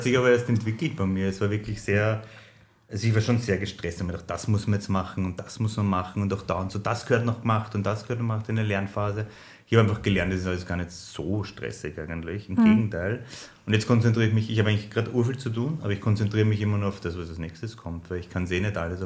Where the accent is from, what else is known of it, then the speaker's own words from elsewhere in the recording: Vienna, Austria; Also wenn du als Wiener aufs Land kommst, das ist eh schon klar, das funktioniert nicht so gut.